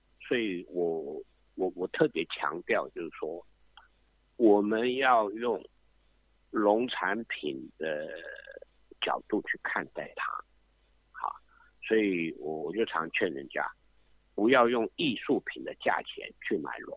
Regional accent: Taiwan; 我们台湾人哈，以前就是说要谈什么事情哈，先坐下来喝杯茶

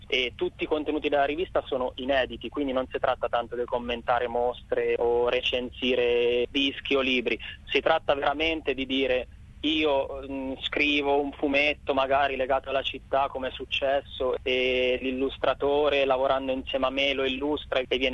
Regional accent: Perugia, Umbria, Italy; perché alcuni di noi, me in primis, sono di Perugia

